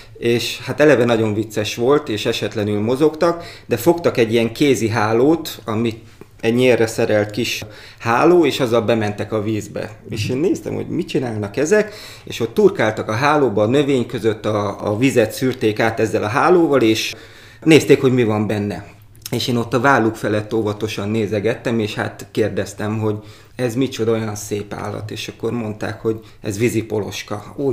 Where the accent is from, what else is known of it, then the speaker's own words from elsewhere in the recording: Miskolc, Borsod-Abaúj-Zemplén, Hungary; Úgyhogy én Miskolcon nőttem fel, és egyetemre kerültem ide.